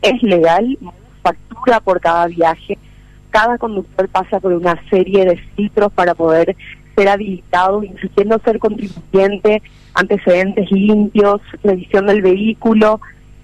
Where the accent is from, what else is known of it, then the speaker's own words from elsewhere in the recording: Paraguay; Somos todos paraguayos